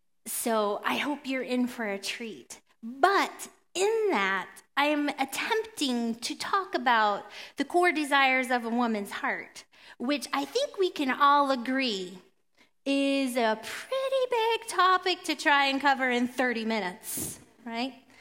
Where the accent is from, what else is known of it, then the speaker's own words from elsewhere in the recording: Midwest, United States; And I grew up in the Midwest.